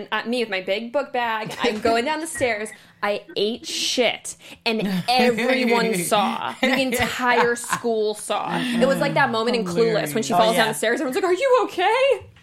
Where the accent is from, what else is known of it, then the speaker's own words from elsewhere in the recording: East Coast, United States; born there; Well, I mean, I'm East Coast. I was born in the East Coast, so...